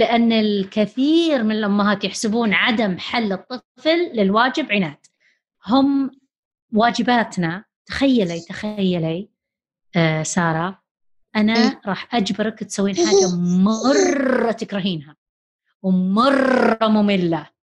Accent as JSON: {"language": "Arabic", "country": "Saudi Arabia", "said": "وأيضا لأننا الحين صار عندنا في السعودية عملة نقدية"}